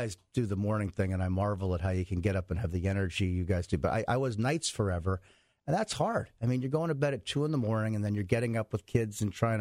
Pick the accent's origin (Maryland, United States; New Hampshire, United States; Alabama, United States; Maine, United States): New Hampshire, United States; Bob's wife, Jackie, we grew up together in New Hampshire.